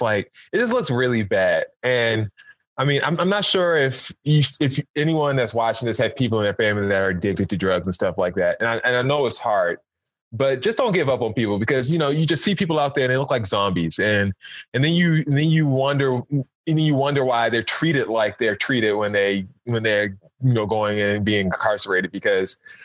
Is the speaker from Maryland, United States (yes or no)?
yes; Baltimore, Maryland, United States; My seat's going to go to, it's going to sound bad, but my hometown, Baltimore. You guys got to do better.